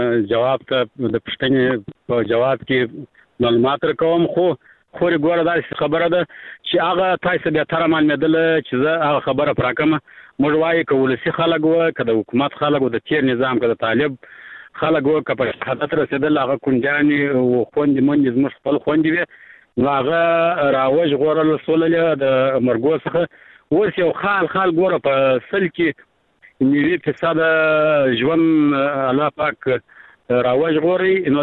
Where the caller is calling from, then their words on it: Arghandab, Kandahar, Afghanistan; زه سس همیشنی همکار … لکندار ولایت ارغنداو ولسوالۍ سره د ټلیفون په کار شم